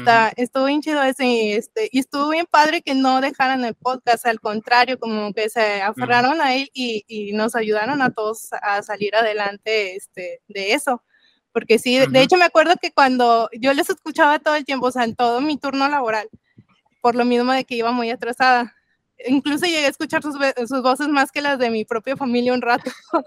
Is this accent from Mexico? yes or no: yes; Monterrey, Nuevo León, Mexico; aquí en lo personal, en Monterrey, yo soy de Monterrey